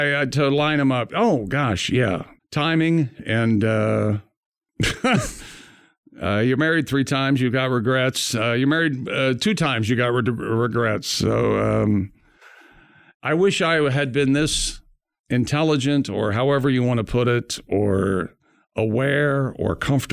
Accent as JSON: {"language": "English", "town": "Indianapolis", "region": "Indiana", "country": "United States", "said": "And I go, no, I'm from Indianapolis, Doug."}